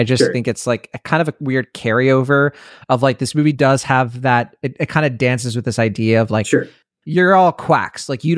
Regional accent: United States; Sure, I'm an American. Well, I pay my taxes

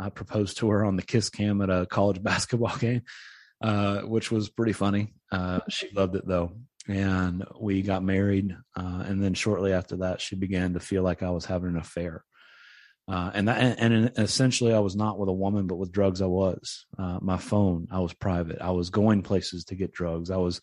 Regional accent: Tennessee, United States; But I grew up in East Tennessee, which is about 2.5-3 hours away from Middle Tennessee, where I am now, where the ministry is.

